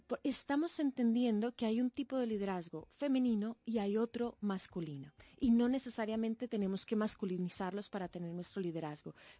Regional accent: Colombia; now in Spain; yo soy colombiana, pero hace 13 años vivo en España

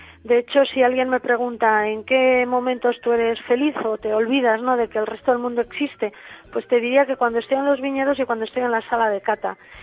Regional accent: La Rioja, Spain; siendo agrónomo y siendo riojana

